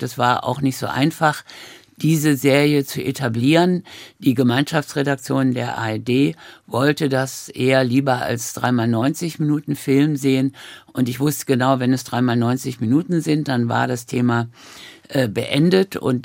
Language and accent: German; Berlin, Germany; nee, wir sind doch Berliner und jetzt bleiben wir in Berlin.